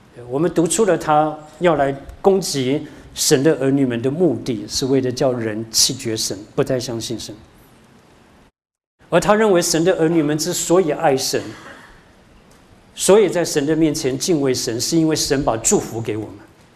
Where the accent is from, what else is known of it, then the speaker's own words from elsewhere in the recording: China; 所以我们中国人是很厉害的哈